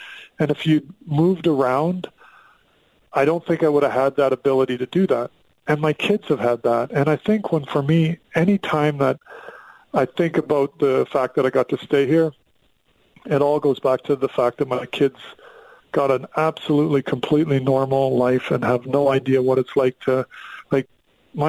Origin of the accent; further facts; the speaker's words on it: Western Canada, Canada; Like, I'm from Western Canada and love it.